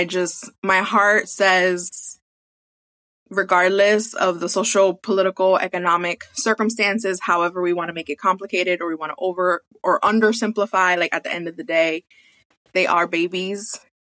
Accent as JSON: {"language": "English", "town": "Bronx", "region": "New York", "country": "United States", "tie": "born or raised there", "said": "Born and raised in the Bronx, New York."}